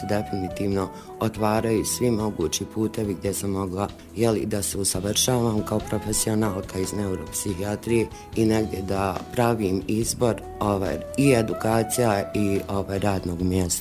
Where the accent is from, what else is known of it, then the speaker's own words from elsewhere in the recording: Zenica, Federation of Bosnia and Herzegovina, Bosnia & Herzegovina; Rođena sam u Zenici, završila sam osnovnu i srednju školu u Zenici, medicinski fakultet u Sarajevu, a nakon fakulteta sam radila kao liječnica u općoj praksi Doma zdravlja Zenica i čekala specijalizaciju